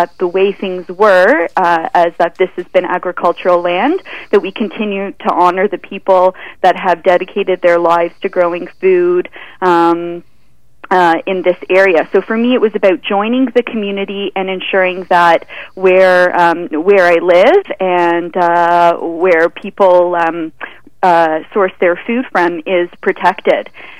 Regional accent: Toronto, Ontario, Canada; I am originally from Toronto and in the food industry there and heavily involved in the local food movement there. My husband and I moved specifically to this part of Ontario because of the culinary tourism in this area

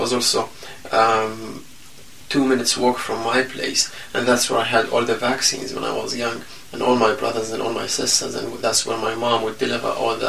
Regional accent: Rafah, Gaza Strip, Palestine; So, I grew up in Gaza Strip, in the south of Gaza Strip, in a place called Rafah refugee camp.

